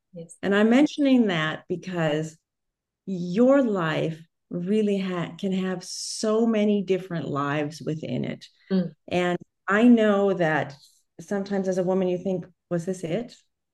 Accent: United States; I'm American if you can't tell from my accent.

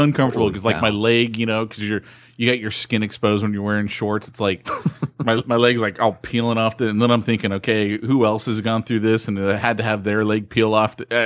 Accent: United States; Yeah, but I could say I'm Scottish. How do they know? I'm American.

